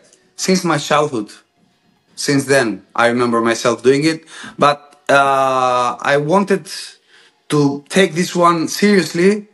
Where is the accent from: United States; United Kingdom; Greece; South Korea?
Greece; Corfu, Ionian Islands; English is a second language; also born or lived in Albania; And I'm from Corfu, raised in Corfu, but born in Agios Sarada of Albania. I'm a Greek, minority in Albania.